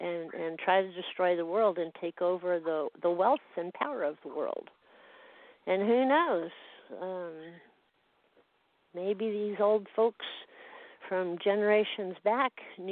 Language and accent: English; Glendale, California, United States; I grew up in Glendale, and you know I worked in Hollywood at the cafe for many years.